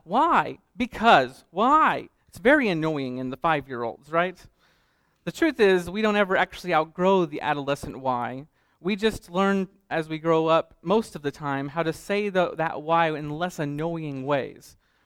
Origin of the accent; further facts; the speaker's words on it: Colorado, United States; I am from Colorado, so caffeine may be acceptable everywhere, marijuana only in a few places in America.